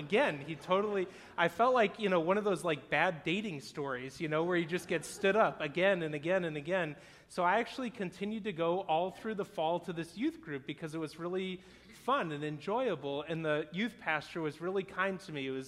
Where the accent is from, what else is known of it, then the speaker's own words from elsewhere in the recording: Michigan, United States; And I was like, well, I'm from Michigan.